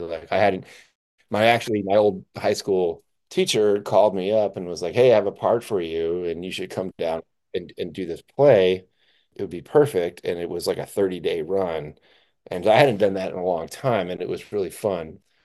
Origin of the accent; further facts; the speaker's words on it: Anchorage, Alaska, United States; I love it. I grew up in Anchorage, and so I'm pretty used to it.